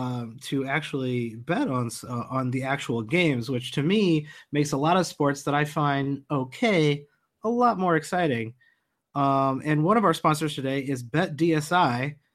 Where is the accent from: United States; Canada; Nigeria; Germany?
United States; And luckily, I'm American, and I don't have to deal with much of that because I just follow them from here.